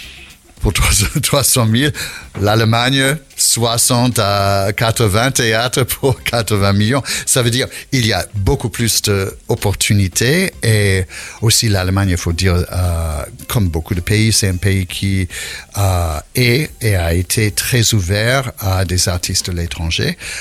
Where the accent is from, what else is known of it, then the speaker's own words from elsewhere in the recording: New York, United States; French is a second language; moved away as an adult; now in France; Je suis en France quand même depuis 97, mais j'arrive pas à perdre mon accent. Je suis de New York à l'origine, voilà.